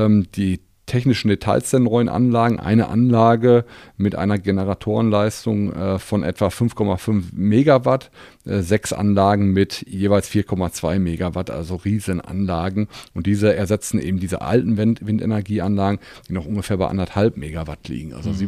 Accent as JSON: {"language": "German", "town": "Reken", "region": "North Rhine-Westphalia", "country": "Germany", "said": "ich komme ja aus Regen, weil sowohl oder dieser Park zwischen Heiden und Regen ansässig ist."}